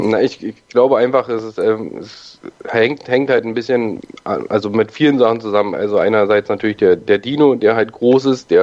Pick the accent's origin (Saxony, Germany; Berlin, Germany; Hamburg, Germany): Berlin, Germany; ich komme ja aus Berlin